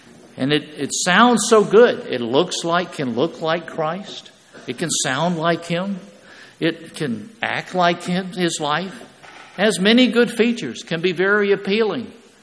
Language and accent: English; Scotland, United Kingdom; And being a Scotsman, I'm going to get a good price.